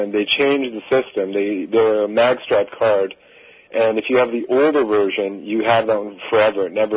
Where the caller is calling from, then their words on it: Canada; Good, I'm just calling from Canada.